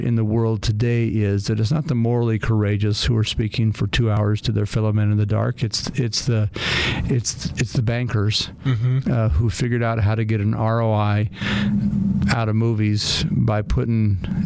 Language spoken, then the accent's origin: English; California, United States; now in Utah, United States; No, I was born and raised in California.